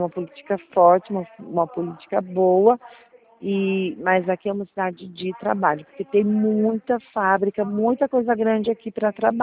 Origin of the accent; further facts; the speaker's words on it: Jaguariúna, São Paulo, Brazil; E aí eu falei que eu era de Jaguariúna e tal.